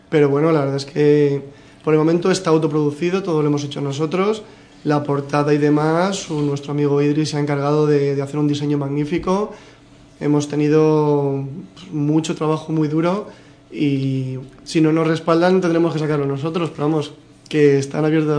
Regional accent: Villaviciosa, Spain; De Villaviciosa

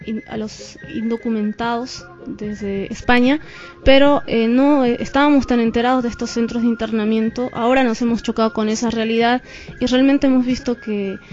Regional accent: Bolivia; Hola, ¿cómo están a todos? Vengo desde Bolivia.

